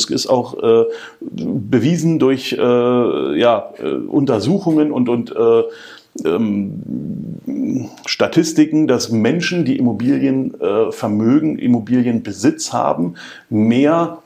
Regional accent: Brandenburg, Germany; now in Berlin, Germany; 44, lebe jetzt in Berlin, bin nördlich von Berlin geboren, aufgewachsen, am Rand von Berlin.

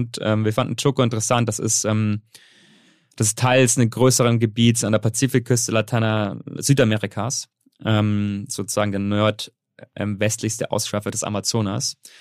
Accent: Bavaria, Germany; Genau, ich bin halb Libanese. Ich bin allerdings in Deutschland aufgewachsen, kleinen Dorf in Bayern. Ja, aber so halt zwischen den zwei Kulturen. Auf der einen Seite wirklich das allertiefste Bayern und auf der anderen Seite halt ist wirklich auch Libanon auch vom Land.

